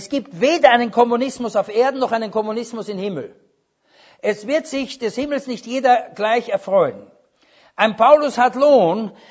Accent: Vienna, Austria; ich bin ja Wiener

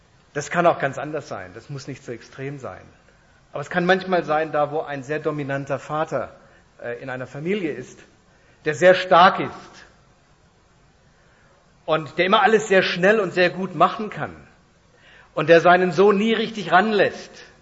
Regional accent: Germany; Ich habe Amerikaner beobachtet und wenn die über sich selbst gesprochen haben, da habe ich als Deutscher eine Gänsehaut gekriegt.

